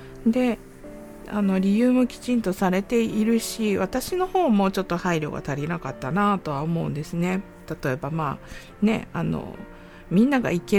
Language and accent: Japanese; Kansai, Japan; accent: Kansai dialect; 私ちょっと関西弁出てますけど